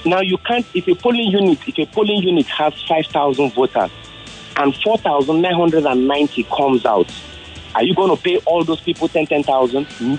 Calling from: Amoa, Nigeria; I'm calling from Amoa.

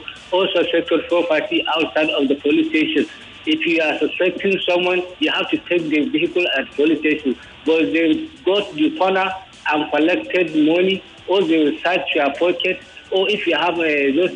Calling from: Yaba, Lagos, Nigeria; I'm calling from Sabo Yaba.

